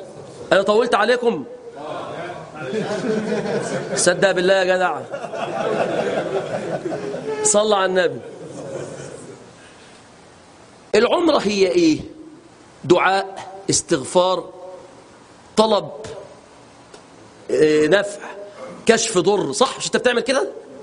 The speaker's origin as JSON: {"language": "Arabic", "country": "Egypt", "said": "طب التنعيم ميقاتي انا كرجل من مصر ولا ميقات اهل مكة؟"}